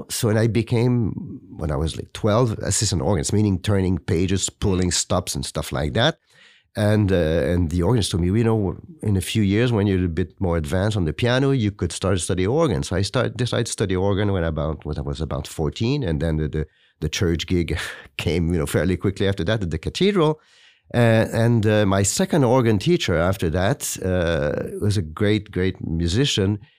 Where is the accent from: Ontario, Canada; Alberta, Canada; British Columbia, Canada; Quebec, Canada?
Quebec, Canada; Trois-Rivières; I was appointed the organist at the cathedral in Trois-Rivières in my hometown.